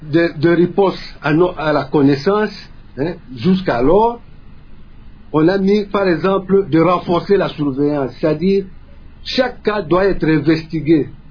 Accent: DR Congo; il y a eu plus ou moins 414 cas, dont 380 cas chez nous, en République démocratique du Congo

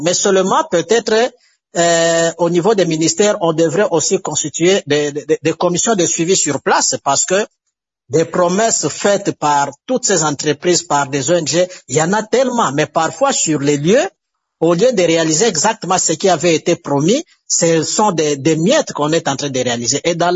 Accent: DR Congo; Nous sommes Congolais

